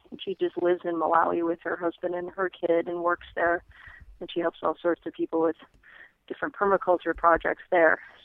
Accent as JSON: {"language": "English", "region": "Michigan", "country": "United States", "tie": "born or raised there", "said": "I grew up in Michigan."}